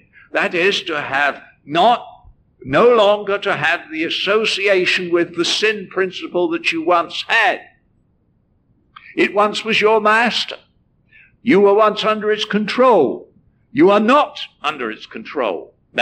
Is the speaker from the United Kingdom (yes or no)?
yes; England, United Kingdom; now in Canada; I came to Canada, but I came from England, as you can probably tell. Can't help that. I mean, I can't help my accent.